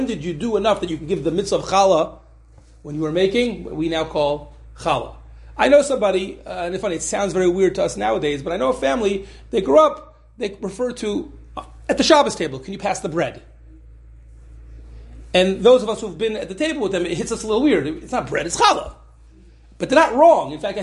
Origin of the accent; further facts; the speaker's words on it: Ohio, United States; I grew up in Ohio. There's a lot of grain there. I didn't grow up in Nebraska or not in Ukraine where there's even more grain.